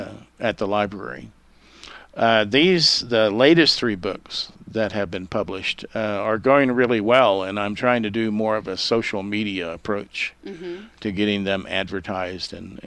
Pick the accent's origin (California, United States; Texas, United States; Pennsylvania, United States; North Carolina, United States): Texas, United States; Well, I grew up in Texas, just over north of Amarillo.